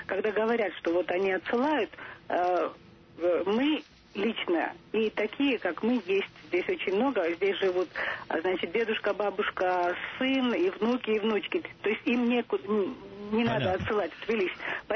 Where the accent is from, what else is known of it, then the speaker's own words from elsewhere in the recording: Sukhumi, Abkhazia, Georgia; now in Moscow, Russia; я из Сухуми, из-за войны я приехала сюда, в Москву. Здесь живу с 96-го года.